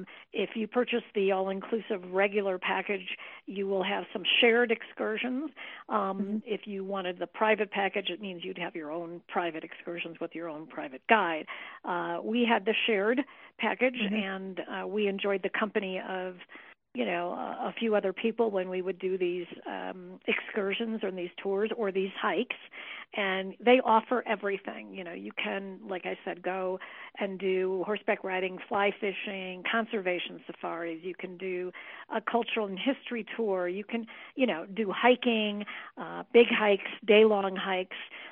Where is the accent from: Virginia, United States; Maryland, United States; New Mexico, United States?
New Mexico, United States; Santa Fe; I come from Santa Fe, where I'm at 7,200 feet already.